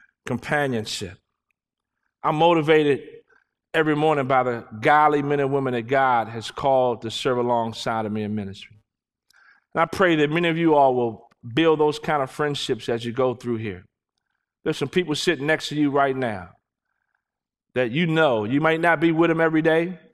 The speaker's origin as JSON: {"language": "English", "town": "Washington", "region": "District of Columbia", "country": "United States", "tie": "born or raised there", "said": "I grew up in Washington, D.C. That's where I'm from. As a kid, I used to ride my bike through Rock Creek Park."}